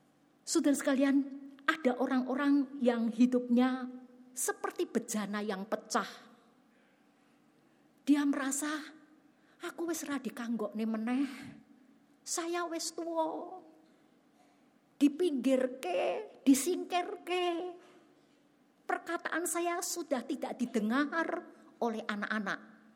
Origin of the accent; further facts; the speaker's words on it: Central Java, Indonesia; Kita orang Jawa Tengah gak usah melok-melok lah ya.